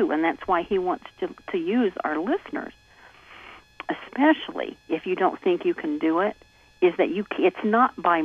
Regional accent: Indiana, United States; I'm from Indiana, you know that.

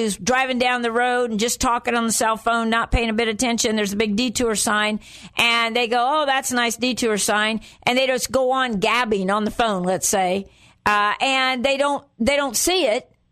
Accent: Midwest, United States; Now, I'm not from the Northeast, and you're not either. We're from the Midwest, aren't we?

